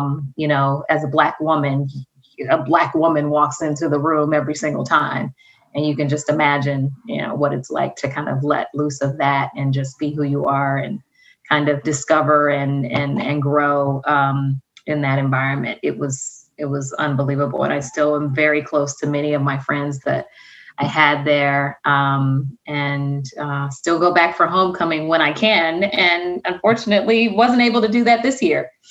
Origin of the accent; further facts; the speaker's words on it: Chicago, Illinois, United States; So I am from Chicago. I'm a native Chicagoan and a proud one at that.